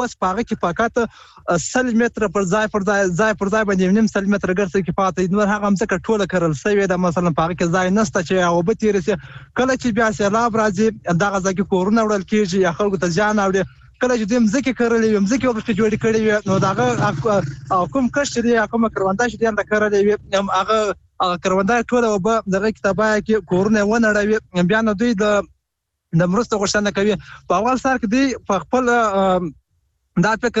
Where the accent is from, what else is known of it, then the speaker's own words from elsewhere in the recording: Nad Ali, Helmand, Afghanistan; د هلمند ولایت د ندالی ولایت.